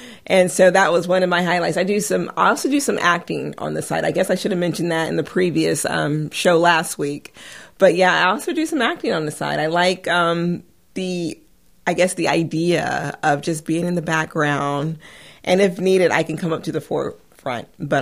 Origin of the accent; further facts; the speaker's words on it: California, United States; also born or lived in Washington, D.C. / Idaho; I mean, I grew up in California. Then I spent some time in D.C. And then I believe also in Idaho is some of the places that we went to.